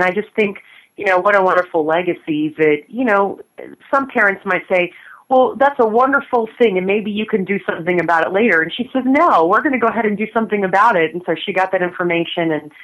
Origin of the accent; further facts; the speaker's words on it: Houston, Texas, United States; also born or lived in Dallas; You know, I grew up partly in North Houston and then in Dallas, and of course now I live in the Dallas area with my husband, so this is also home, too.